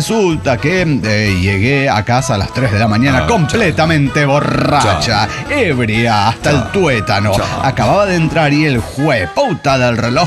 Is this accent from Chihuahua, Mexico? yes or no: no; Sonora, Mexico; de Sonora, México.